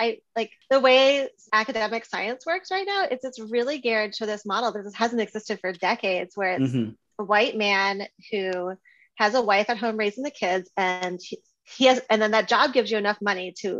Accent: Vermont, United States; You may not be aware of Vermont. I grew up in Vermont, and so I didn't even know that like science was a career you could have.

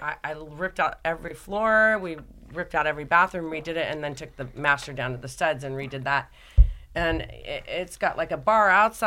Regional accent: Beverly Hills, California, United States; also born or lived in Malibu; Beverly Hills High. And I grew up in Malibu and Beverly Hills because my parents were divorced, and I would go back and forth more to my dad than my mom. So I grew up in Beverly Hills, and I thought West Side was it for me.

